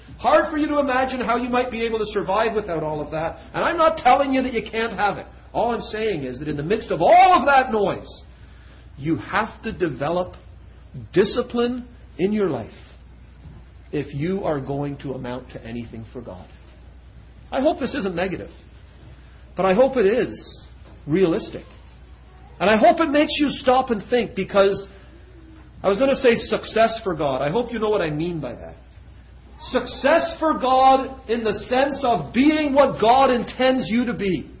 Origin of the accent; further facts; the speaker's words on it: Trinidad & Tobago; When I was a boy, we grew up in Trinidad. And when my parents lived in a little village called Orangefield Road